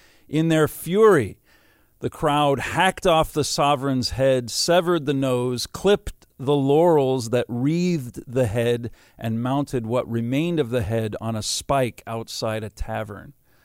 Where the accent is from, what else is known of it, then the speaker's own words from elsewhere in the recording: United States; I'm as patriotic an American as you'll find, and I love studying about the heroes of the American Revolution